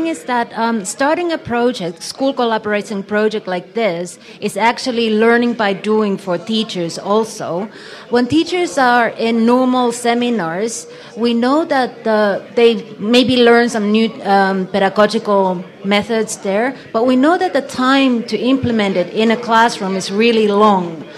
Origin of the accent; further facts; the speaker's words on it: Finland; English is a second language; I'm from Finland